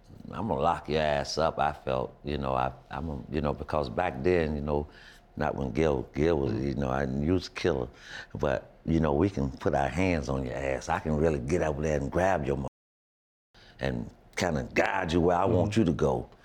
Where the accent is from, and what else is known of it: Florida, United States; now in San Antonio, United States